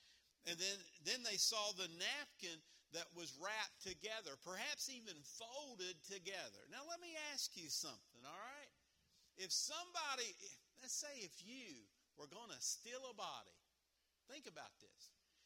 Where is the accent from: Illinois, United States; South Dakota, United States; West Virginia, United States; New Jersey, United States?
West Virginia, United States; I'm from West Virginia, and I know that everybody knows about Jesus